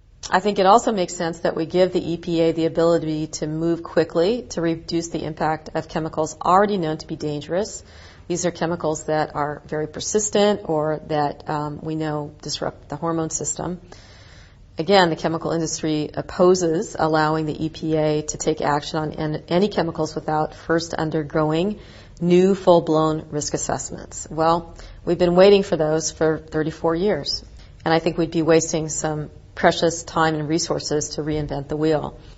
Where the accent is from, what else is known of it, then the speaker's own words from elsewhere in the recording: Oregon, United States; My home state of Oregon, unfortunately, was unable to get a ban through the legislature in just this year.